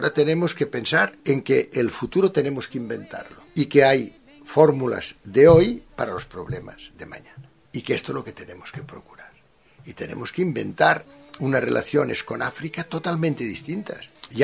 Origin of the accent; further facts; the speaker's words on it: Catalonia, Spain; yo soy catalán y lo digo siempre